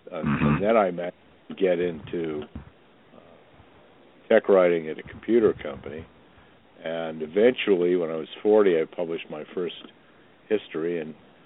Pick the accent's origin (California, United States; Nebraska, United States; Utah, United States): Utah, United States; Salt Lake City; born there; Well, I was born in Salt Lake City, Utah. I come from a long line of Mormon pioneers and Mormon apostates.